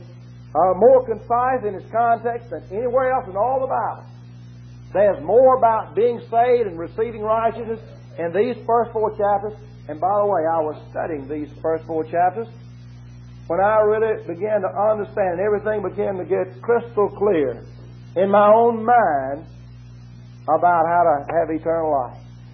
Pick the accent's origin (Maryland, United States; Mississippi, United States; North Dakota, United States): Mississippi, United States; Macon; I'm from Macon, Mississippi, just down the road here, and we used to live it up and talk about going to hell